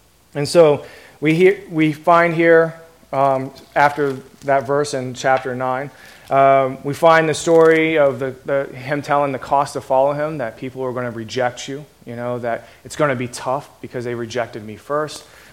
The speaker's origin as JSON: {"language": "English", "country": "United States", "accent": "Southern", "lives_now": "New York, United States", "said": "So if my accent doesn't sound as strong as it used to be, a good Southern accent, I apologize in advance."}